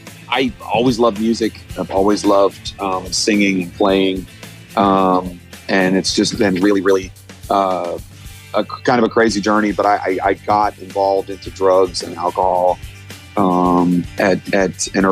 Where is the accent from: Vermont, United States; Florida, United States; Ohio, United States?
Vermont, United States; Yeah, I grew up in Vermont, and my dad had about 240 acres